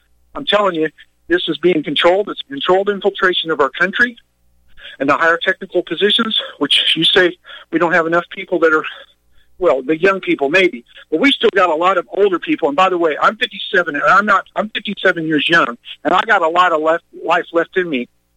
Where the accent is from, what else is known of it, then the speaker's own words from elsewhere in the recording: Missouri, United States; because I'm from the Midwest originally, Missouri.